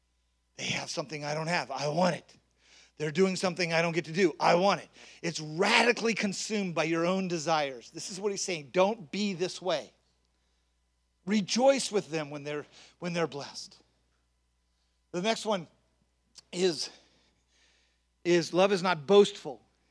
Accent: the South, United States; I will tell you that I come from the South.

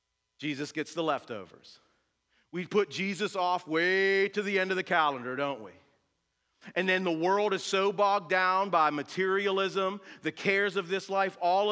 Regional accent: North Braddock, Pennsylvania, United States; I grew up here in North Braddock. No dad, mom doing her best, working. I'm the oldest.

